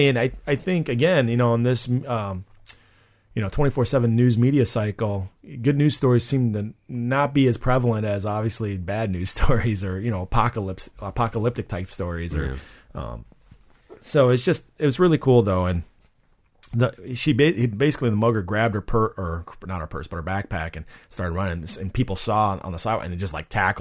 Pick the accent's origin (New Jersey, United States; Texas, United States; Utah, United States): New Jersey, United States; born there; as somebody who grew up originally, I was born in Jersey, so my grandparents lived in North Atlantic, right on the beach, Atlantic Highlands or whatever, but we used to go in the city all the time.